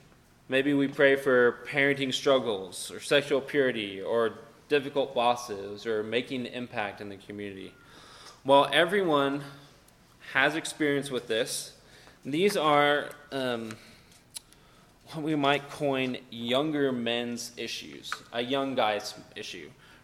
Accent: Fort Worth, Texas, United States; And so a lot of people hear that I grew up in Fort Worth and they'll say, where's your accent? It's like, well, I don't have nearly as much of an accent as I would have if I lived 30 or 40 miles outside of Fort Worth

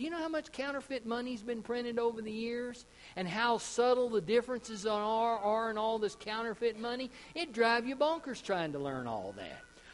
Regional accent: Texas, United States; Now, Jehovah's Witness I was familiar with from growing up in Texas, but Mormons we really didn't have down there when I was growing up.

